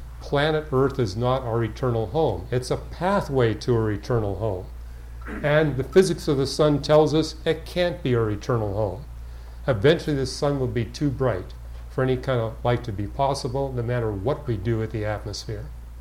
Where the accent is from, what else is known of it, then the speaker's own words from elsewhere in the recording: Canada; Hey, I'm a Canadian.